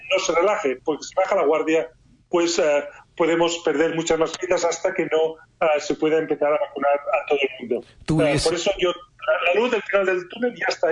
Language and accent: Spanish; Spain; now in Sheffield, United Kingdom; Pues muchos vienen a España, yo me fui de España y me vine a Inglaterra.